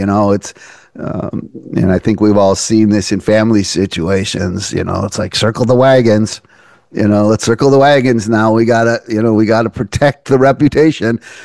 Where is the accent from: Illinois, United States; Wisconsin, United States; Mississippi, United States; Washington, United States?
Wisconsin, United States; Milwaukee; I grew up in Milwaukee, a Roman Catholic.